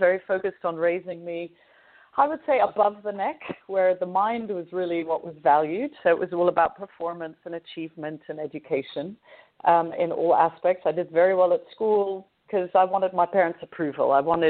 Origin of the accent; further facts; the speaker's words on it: New York City, New York, United States; also born or lived in Paris / London / Brussels / Hong Kong; So I have an interesting accent. I was born in the United States. I have French parents, and I grew up in New York City, Paris, London, Brussels, Hong Kong, and Shanghai.